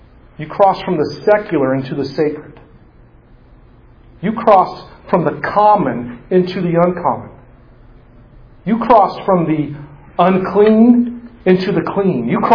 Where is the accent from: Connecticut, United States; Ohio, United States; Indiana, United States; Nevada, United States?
Indiana, United States; also born or lived in Oklahoma; I grew up in East Central Indiana. I spent just a portion of my childhood in central Oklahoma, moved back and finished growing up in east central Indiana.